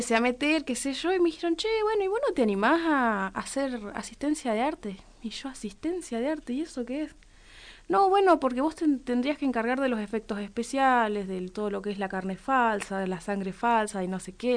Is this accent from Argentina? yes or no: yes; Ingeniero Jacobacci, Río Negro, Argentina; Me dice, vos sos de Jacobacci, ¿verdad? Sí, le digo, o sea, no es por agrandar a mi pueblito